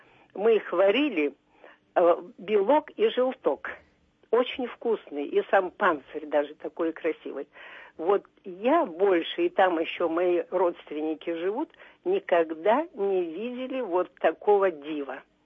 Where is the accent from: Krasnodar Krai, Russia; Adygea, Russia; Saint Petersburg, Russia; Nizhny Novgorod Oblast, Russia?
Krasnodar Krai, Russia; now in Moscow Oblast, Russia; Я сама родом из Кубани. Мне сейчас 80 лет.